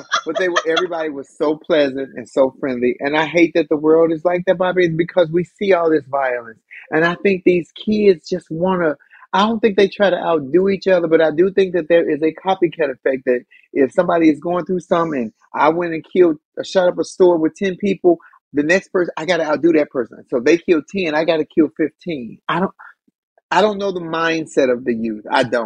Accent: Chicago, Illinois, United States; I can't because my home state, my hometown, Chicago, Illinois, was off the rails this weekend.

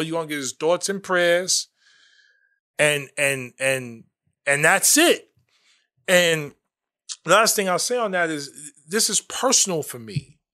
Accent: Manhattan, New York, United States; I'm from Manhattan.

